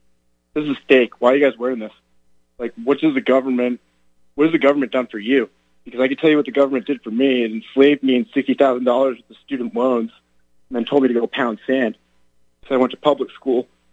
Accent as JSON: {"language": "English", "region": "Connecticut", "country": "United States", "said": "You know, even though I'm a northerner from Connecticut, living in the South now."}